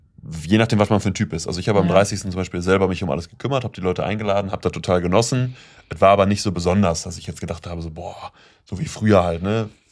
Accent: Bocholt, North Rhine-Westphalia, Germany; das war bei uns in Bocholt so das Spaßbad

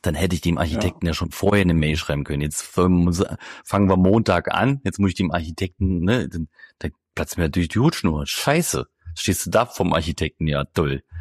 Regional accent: Thuringia, Germany; Nur da, wo ich herkomme, aus dem Eichsfeld, ist so ein ganz kleiner Kreis. Hochkatholisch.

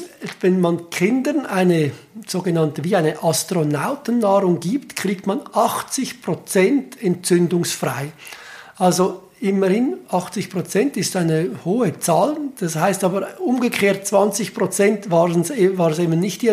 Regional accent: Switzerland; ich als Schweizer

